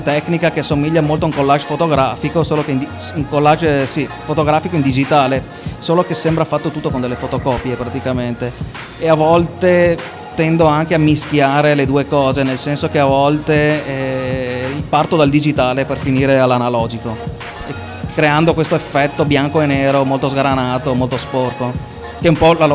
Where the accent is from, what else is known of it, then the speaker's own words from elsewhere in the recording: Padua, Veneto, Italy; e sono di Padova anch'io.